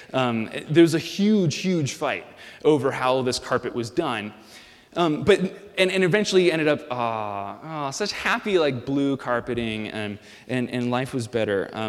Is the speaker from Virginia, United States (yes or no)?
no; Chicago, Illinois, United States; now in New Haven, United States; before I came out to New Haven, I grew up on the North Shore of Chicago.